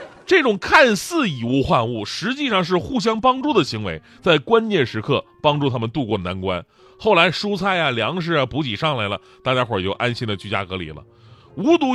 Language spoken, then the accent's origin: Chinese; Changchun, Jilin, China; 你像我老家吉林长春，前不久疫情真的挺严峻的呀